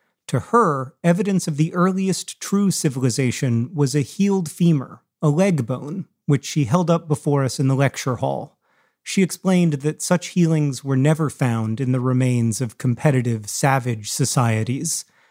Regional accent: Orlando, Florida, United States; just about 50 miles east from where I grew up in Orlando.

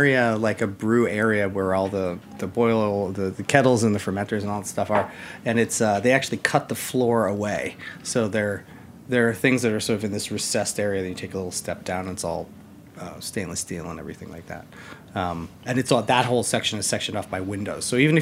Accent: New York, United States; As a New Yorker, not bagels.

